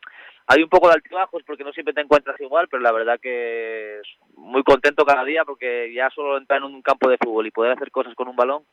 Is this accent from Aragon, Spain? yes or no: no; Vila-real, Valencian Community, Spain; Pero yo soy de Villarreal